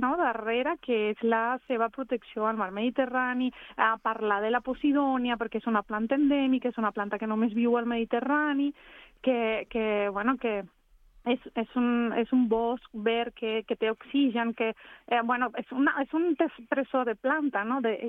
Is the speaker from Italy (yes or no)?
no; Venezuela; now in Vilanova i la Geltrú, Spain; jo soc veneçolana i porto aquí gairebé 20 anys.